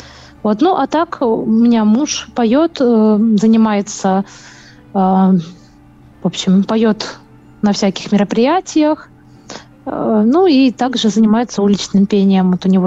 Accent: Belarus; now in Kursk, Russia; Мы с мужем незрячие родители, живем в Курске уже, получается, ну, почти 10 лет, получили гражданство, ну, я сама из Беларуси, а муж из Казахстана.

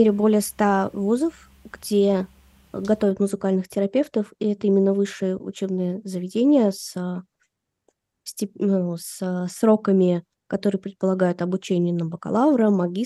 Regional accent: Russia; Я из России.

